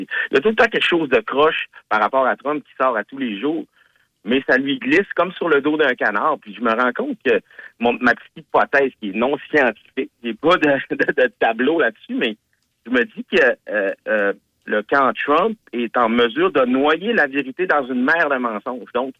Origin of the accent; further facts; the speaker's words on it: Canada; me semble, en tant que Canadien